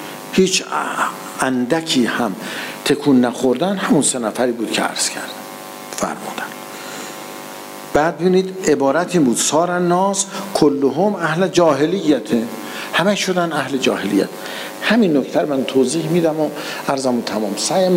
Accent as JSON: {"language": "Persian", "country": "Iran", "said": "مثل که ما مردم ایرانیم دیگه،"}